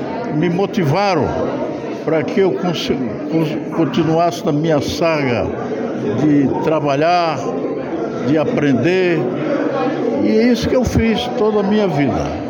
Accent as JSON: {"language": "Portuguese", "region": "Northeast Region", "country": "Brazil", "moved": "yes", "said": "eu que vim do Nordeste há quase 60 anos atrás, aqui eu encontro amigos, parceiros, companheiros, e isso daqui me faz esquecer até que eu sou nordestino."}